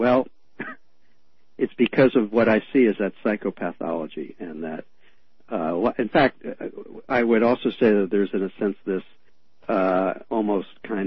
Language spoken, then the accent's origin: English; Northeast, United States; I'm not from the South. I grew up in the, you know, Northeast.